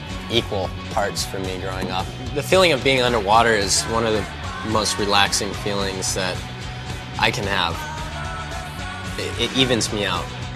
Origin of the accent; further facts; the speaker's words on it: Oahu, Hawaii, United States; I'm from Oahu, Hawaii, and my profession is big wave surfing.